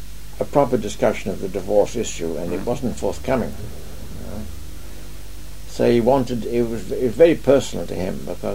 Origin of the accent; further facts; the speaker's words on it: North East England, United Kingdom; I come from Tyneside. And Tynesiders regard themselves as a people apart, you see.